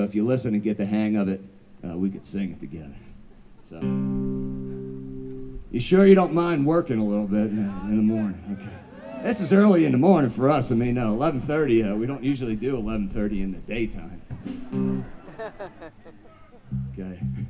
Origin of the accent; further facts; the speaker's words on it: Philadelphia, Pennsylvania, United States; This is a song that they used to play in my father's basement on Friday nights where I grew up in South Philadelphia.